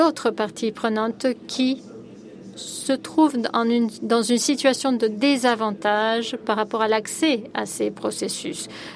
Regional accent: Switzerland; En tant que Suisse et représentant du gouvernement suisse

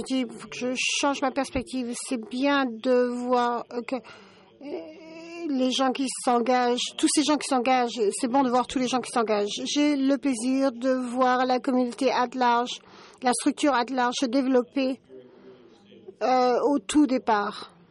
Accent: United States; French is a second language; Chez nous, aux États-Unis, dans les foires, le deuxième prix a toujours les rubans rouges.

